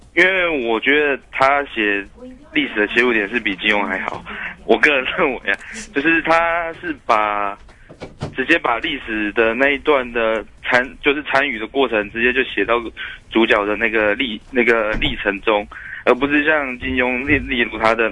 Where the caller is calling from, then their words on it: Tainan, Taiwan; 不得不扣的台南